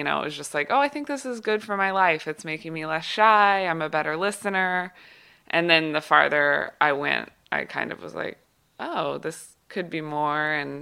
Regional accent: Kansas City, Missouri, United States; I was from Kansas City. I was in college and I was kind of confused about what I wanted

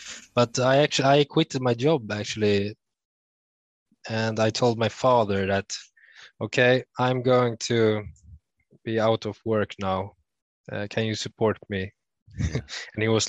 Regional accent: Sweden; from Sweden

